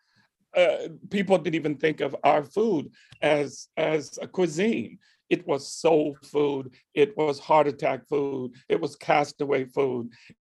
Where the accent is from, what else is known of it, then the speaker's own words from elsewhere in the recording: the South, United States; I had to confront this as a young Black boy growing up in the South, you know, choosing a profession that nobody my parents had ever seen did.